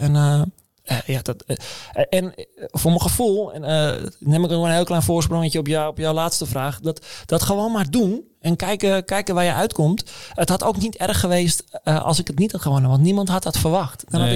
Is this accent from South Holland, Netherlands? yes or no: no; Zaandam, North Holland, Netherlands; Maar ja, ik ben een jongen uit Zaandam.